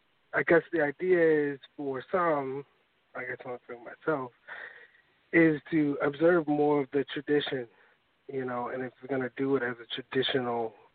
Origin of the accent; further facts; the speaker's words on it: Richmond, Virginia, United States; I'm from Richmond, Virginia